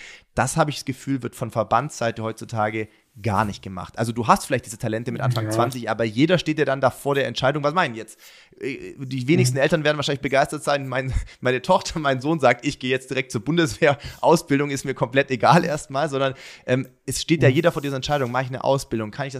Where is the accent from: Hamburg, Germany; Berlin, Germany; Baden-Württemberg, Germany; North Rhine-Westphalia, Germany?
Baden-Württemberg, Germany; ich komme aus Baden-Württemberg ursprünglich